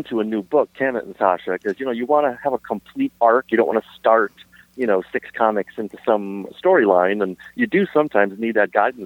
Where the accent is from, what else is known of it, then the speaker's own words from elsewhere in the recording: Springfield, Massachusetts, United States; I mean, we grew up together in Springfield, Massachusetts, where I still reside.